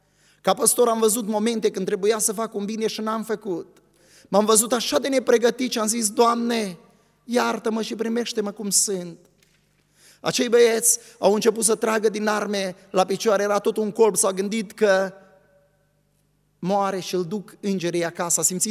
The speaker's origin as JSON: {"language": "Romanian", "country": "Ukraine", "said": "sunt din Ucraina"}